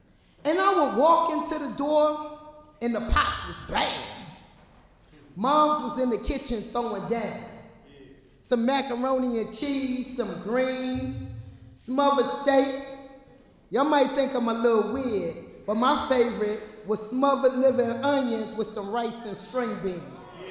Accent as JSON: {"language": "English", "town": "Bronx", "region": "New York", "country": "United States", "tie": "born or raised there", "said": "Growing up in the Bronx tenement, I was number 10 of 11 children."}